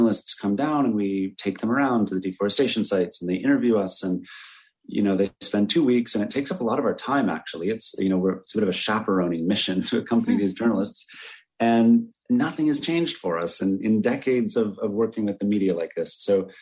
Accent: New York, United States; I'm American. I'm a white man from New York

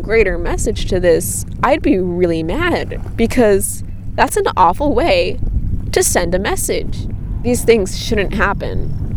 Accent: Parkland, Florida, United States; I told him, I'm from Parkland. That place. Yes, with the shooting.

